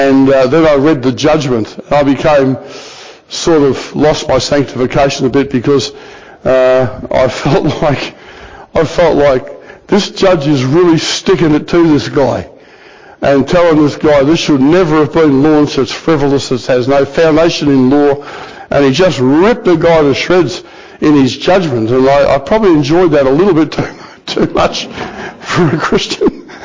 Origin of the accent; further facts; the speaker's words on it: Australia; I said, is that because I'm an Australian?